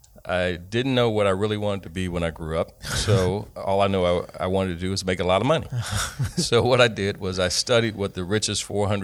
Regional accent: Atlanta, Georgia, United States; I'm from Atlanta. I like to say I'm Atlanta born, Atlanta bred. When I die, I'll be Atlanta dead. So I wanted to stay in Atlanta.

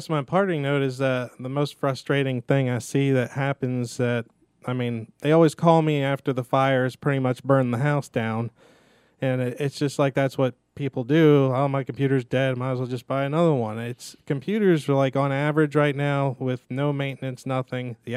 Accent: Pennsylvania, United States; born there; And my mom was born and raised in Clarksville, Georgia, moved to Pennsylvania.

